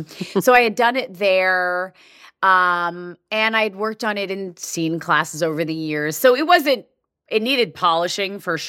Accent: New York, United States; I grew up in Long Island that was predominantly Jewish.

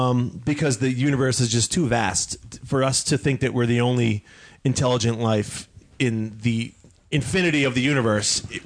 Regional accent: Boston, Massachusetts, United States; Boston, baby. Go Pats.

